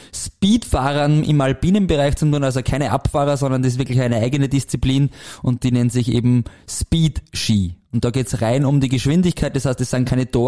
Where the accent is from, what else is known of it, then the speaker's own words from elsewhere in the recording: Mank, Lower Austria, Austria; ich bin geboren in Mank und wohne dort jetzt seit mittlerweile 40 Jahren, also ist wirklich meine Heimat